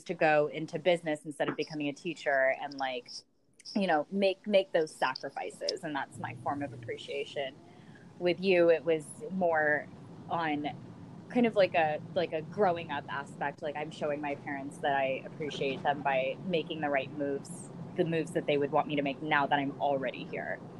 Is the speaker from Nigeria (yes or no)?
no; Philippines; also born or lived in United States; I lived in the Philippines. I grew up in the Philippines. I was born in the United States purely for paperwork.